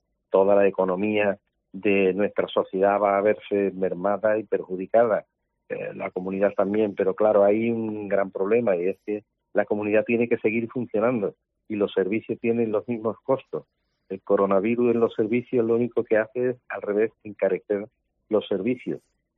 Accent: Andalusia, Spain; yo como andaluz, como presidente andaluz

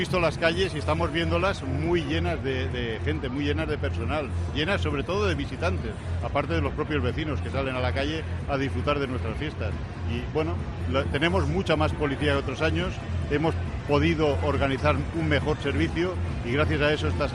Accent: Alicante, Valencian Community, Spain; que lo pasemos muy bien como alicantinos

